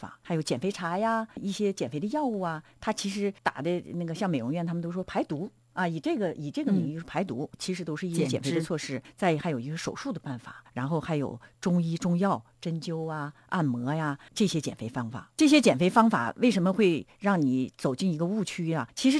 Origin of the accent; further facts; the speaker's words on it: China; 我们中国人男性是15+5